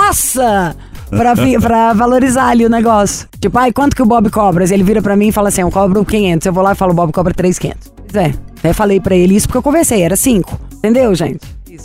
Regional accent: Santos, São Paulo, Brazil; Eu vim de Santos

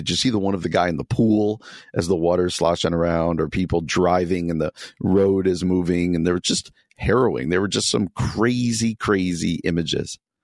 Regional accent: New Jersey, United States; Where I grew up in New Jersey, had a great youth group, would never miss it.

